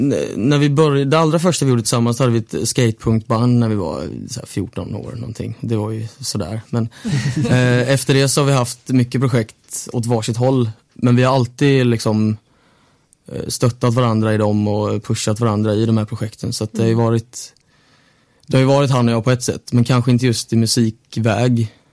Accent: Smeby, Kalmar County, Sweden; vi är från Smeby båda två. Ligger i en liten förort utanför Kalmar.

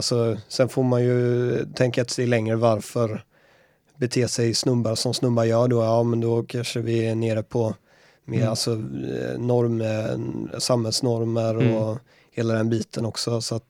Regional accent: Jönköping, Jönköping County, Sweden; Jag håller inte på Jönköping Södra, jag kommer från Jönköping.

